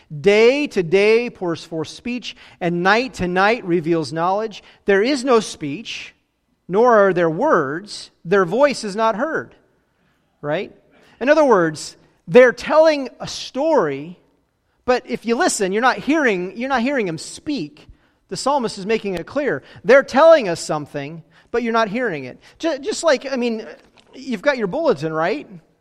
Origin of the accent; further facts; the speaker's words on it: Phoenix, Arizona, United States; I remember as a kid growing up in Phoenix, there's so much light pollution that you can hardly see the stars.